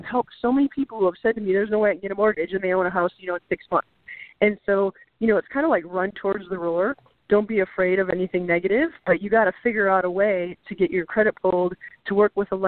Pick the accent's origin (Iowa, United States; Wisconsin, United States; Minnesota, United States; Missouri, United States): Minnesota, United States; But I know, you know, I'm from Minnesota, so I know the cold weather extremely well.